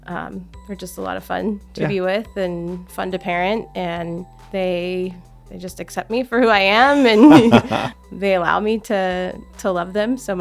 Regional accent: Vacaville, California, United States; also born or lived in Fremont; Well, I grew up in Vacaville.

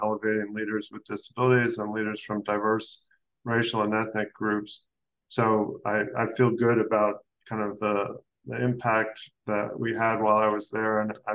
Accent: California, United States; now in Sacramento, United States; I grew up in Southern California, so in some ways this is coming home for me, but it had been 30 years since I had lived in the state. I never lived in Sacramento, which is where I am.

